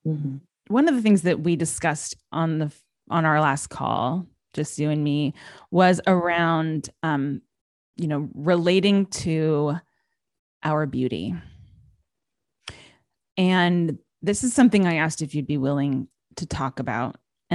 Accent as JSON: {"language": "English", "town": "Los Angeles", "region": "California", "country": "United States", "tie": "born or raised there", "said": "I was in Hollywood. I grew up in Los Angeles."}